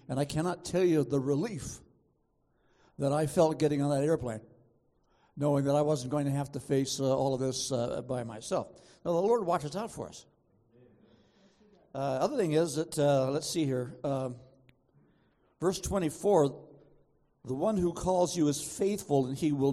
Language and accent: English; California, United States; I'm from California originally, and went to college for my bachelor's degree in Rochester, New York, the University of Rochester.